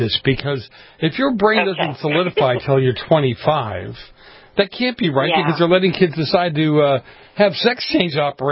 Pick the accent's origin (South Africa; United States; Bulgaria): United States; Boston, Massachusetts; a guy who knew where I grew up in Boston and the little neighborhood I grew up